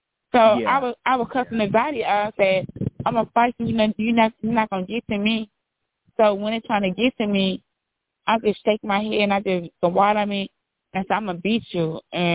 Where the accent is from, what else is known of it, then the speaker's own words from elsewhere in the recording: Milwaukee, Wisconsin, United States; my hometown, Milwaukee, Wisconsin